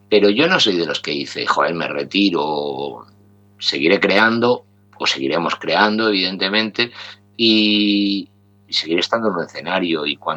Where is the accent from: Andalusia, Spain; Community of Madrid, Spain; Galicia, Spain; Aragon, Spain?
Community of Madrid, Spain; Madrid; Y yo soy de Madrid, evidentemente